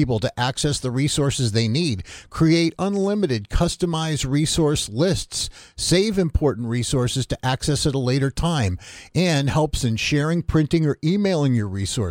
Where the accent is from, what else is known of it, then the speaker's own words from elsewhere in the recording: Waterbury, Connecticut, United States; And also on June 2nd, my hometown relay in Greater Waterbury.